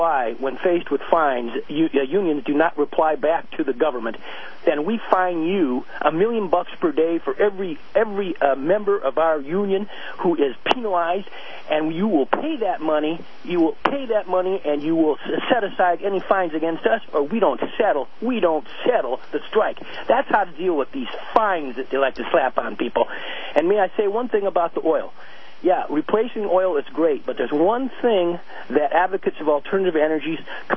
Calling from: Detroit, Michigan, United States; Near Detroit.

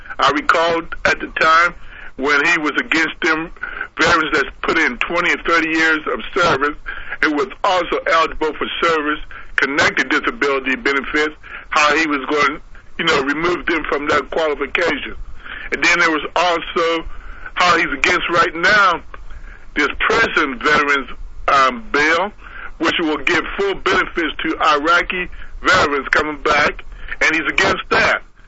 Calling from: Uniontown, Pennsylvania, United States; I'm from Uniontown, Pennsylvania.

